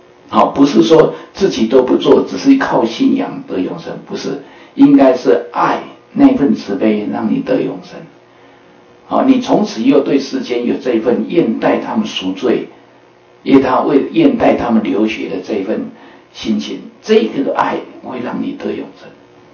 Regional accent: Taiwan; 我们说我们台湾来的

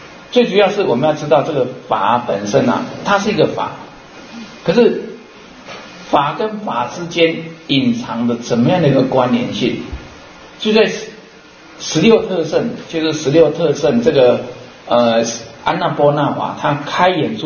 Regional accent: Taiwan; 我现在我是一个出家人，那我也是台湾人啊，

